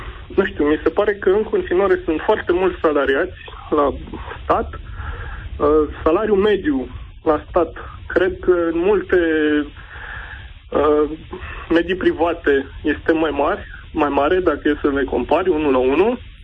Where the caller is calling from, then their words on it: Brașov, Brașov County, Romania; sunt din Brașov